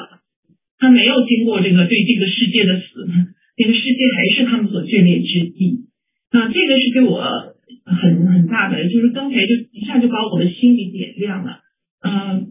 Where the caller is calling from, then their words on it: Dalian, Liaoning, China; 我是大连这边